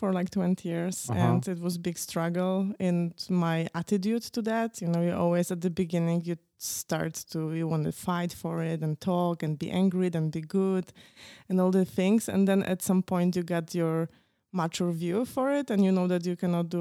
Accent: Poland; born there; English is a second language; So I was born in Poland, actually in the like smaller city, 50,000 near the Czech border, actually.

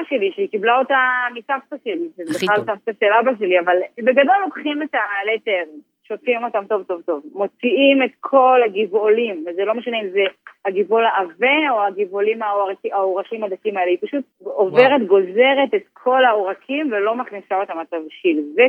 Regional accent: Sharsheret, Southern District, Israel; אני בתור ילדה, אני גדלתי במושב תוניסאי, שבאמת כולם שם דוברים ערבית, קוסקוס כל שלישי ושישי

